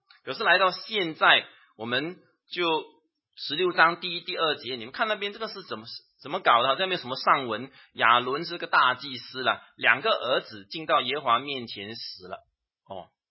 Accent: Singapore; 因为你知道新加坡跟中国的那个国情有点不一样了，我们新加坡人可能对这个体育这方面呢，这个还需要多看重一些。

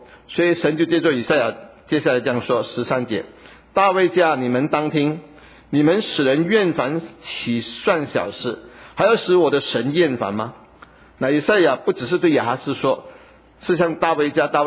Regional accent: Guangdong, China; 我们广东人说没谁过啊

